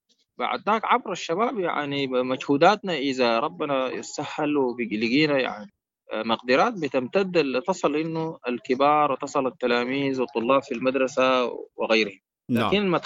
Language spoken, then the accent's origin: Arabic; Sudan; صحيح حالة الإحباط واليأس عندنا في السودان عموما يعني مسيطرة وشديدة